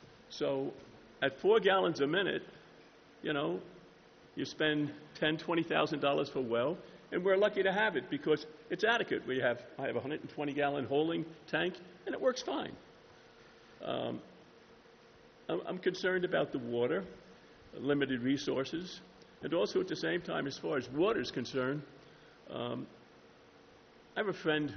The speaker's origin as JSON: {"language": "English", "region": "New York", "country": "United States", "said": "I was originally from New York."}